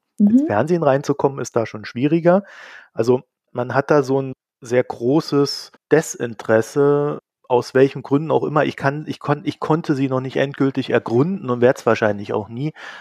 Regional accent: East Germany, Germany; ich komme ja aus Ostdeutschland

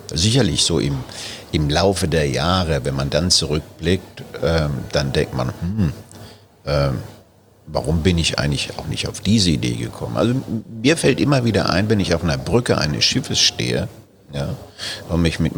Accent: Baden-Württemberg, Germany; born or raised there

